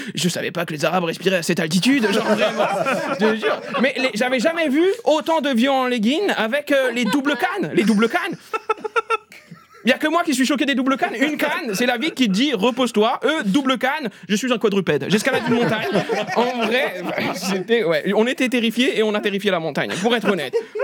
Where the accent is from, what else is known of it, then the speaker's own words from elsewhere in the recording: Saint-Denis, Île-de-France, France; Je suis de Saint-Denis.